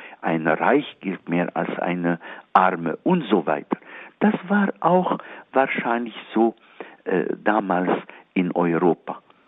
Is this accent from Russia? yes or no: no; Egypt; German is a second language; Wenn ich in Ägypten bin, in meiner Heimat